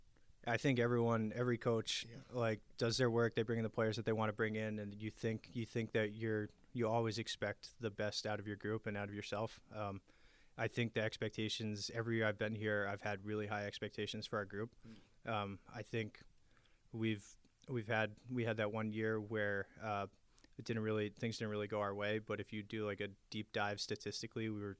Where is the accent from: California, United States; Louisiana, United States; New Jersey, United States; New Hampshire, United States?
New Hampshire, United States; now in Burlington, United States; So I'm from New Hampshire originally, and so I always wanted to be back in New England.